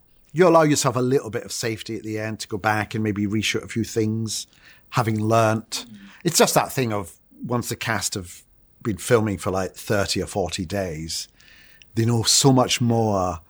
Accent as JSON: {"language": "English", "region": "Scotland", "country": "United Kingdom", "also_born_or_lived": "London, England / United States", "said": "I'm from Scotland. So, you know, I'm an Italian in Scotland, and then I moved to London, so I'm a Scot in England."}